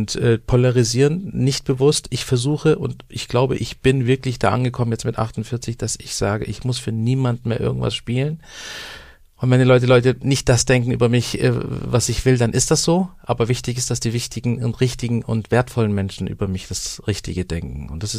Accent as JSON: {"language": "German", "region": "Baden-Württemberg", "country": "Germany", "accent": "Baden dialect", "said": "ich bin aus Süddeutschland, vom Bodensee, ich kann es auch nur schwätzen, das ist ein Kopfproblem. Ja, wir könnten jetzt alles auf Badenzerisch hier runterradeln"}